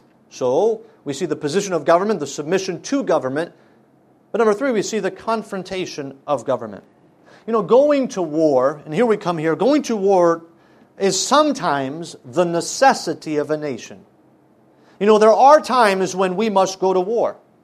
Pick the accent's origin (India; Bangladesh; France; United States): France; You know, when I grew up in France, and I went through the public school system